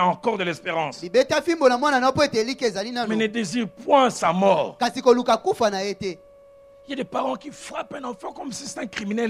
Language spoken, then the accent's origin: French; Lausanne, Vaud, Switzerland; Dans le quartier où j'ai grandi à Lausanne